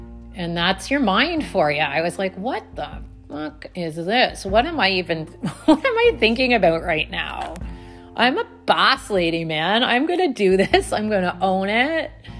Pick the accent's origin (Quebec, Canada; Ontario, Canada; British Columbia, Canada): Ontario, Canada; Oakville; born there; I was born in Oakville, Ontario, and on August 16th, 1977 at 11:35 PM